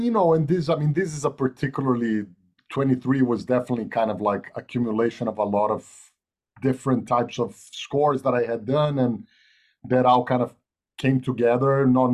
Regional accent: Brazil; and also I'm from Brazil, so the Brazilian music, obviously Brazil is a very musical country, and the music of Brazil is very, very important to me as well.

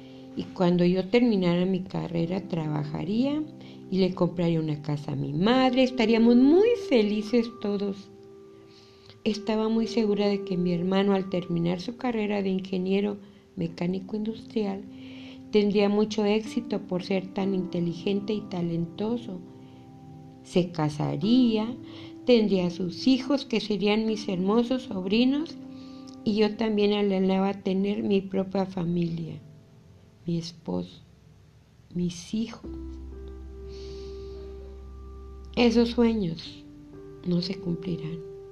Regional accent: Mexico; soy mexicana

